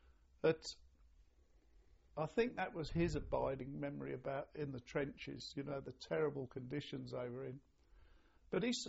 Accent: Wales, United Kingdom; born there; I mean, I was born in Wales, whereas my father was a Cornishman and my mother was from the Fens of East Anglia. I was born in Wales.

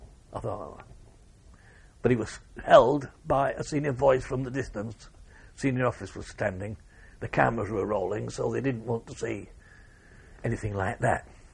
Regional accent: United Kingdom; And I said, I'm a British soldier.

